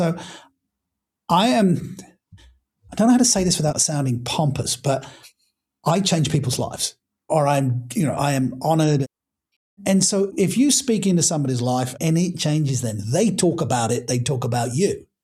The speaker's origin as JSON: {"language": "English", "country": "United Kingdom", "tie": "born there", "said": "look, I am British by birth and one doesn't want to sound one's own horn too much"}